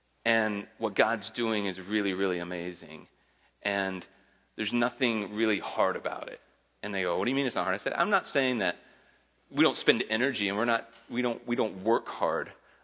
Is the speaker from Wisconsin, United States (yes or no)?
yes; Wisconsin, United States; I'm from Wisconsin.